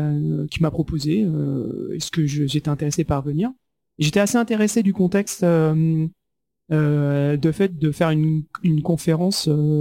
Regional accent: France

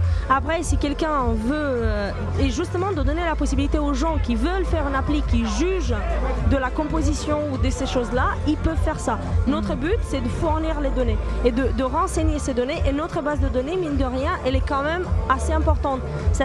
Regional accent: Romania; moi je trouve mon pays à moi je viens de Roumanie, donc je trouve là les produits roumains

